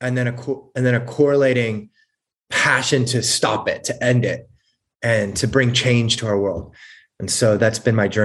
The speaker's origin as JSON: {"language": "English", "region": "California", "country": "United States", "tie": "born or raised there", "said": "I grew up in Southern California, youngest of four kids."}